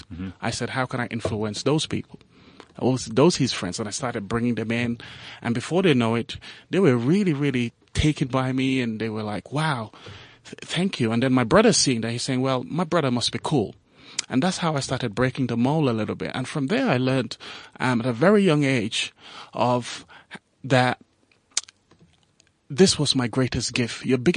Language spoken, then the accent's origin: English; Gambia; English is a second language; now in United Kingdom; that look, I'm from the Gambia, for crying out loud.